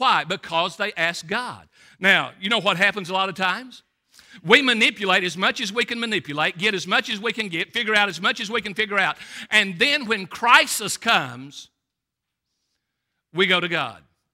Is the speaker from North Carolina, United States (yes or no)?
no; Millsboro, Kentucky, United States; I told you I was raised in Millsboro, Kentucky on No Town Road. Wonderful climate, wonderful place.